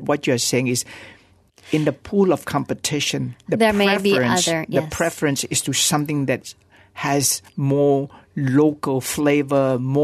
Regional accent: Malaysia; I'm from Malaysia. I'm doing this production for Malaysia.

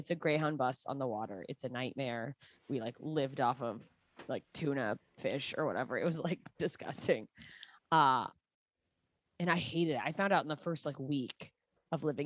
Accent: Alaska, United States; even though I grew up in Alaska, I have like very East Coast energy

